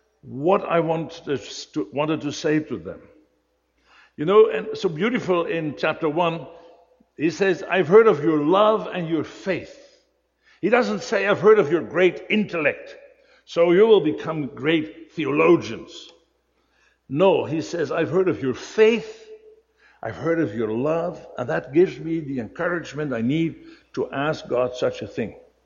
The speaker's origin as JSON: {"language": "English", "country": "Netherlands", "accent": "Dutch", "second_language": "English", "said": "And, well, you have to bear with my Dutch accent. I can't help it."}